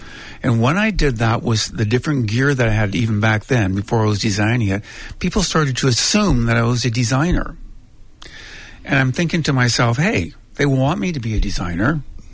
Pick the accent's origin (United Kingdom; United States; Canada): Canada; it's not American. I'm very close to you. I'm a Canadian, okay, Commonwealth.